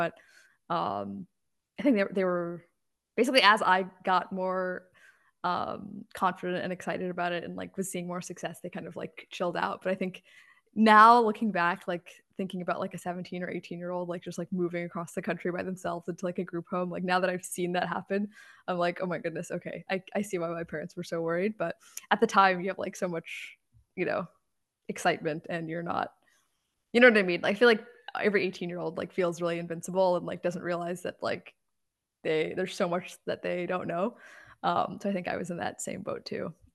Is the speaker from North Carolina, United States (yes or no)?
no; Virginia, United States; So I grew up in Northern Virginia, and my parents were like super against any like international travel in terms of like when it came to family vacations.